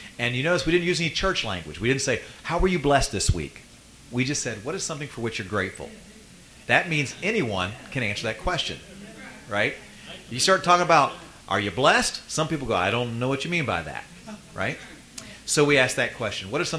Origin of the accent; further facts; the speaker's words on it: West Virginia, United States; I am from West Virginia.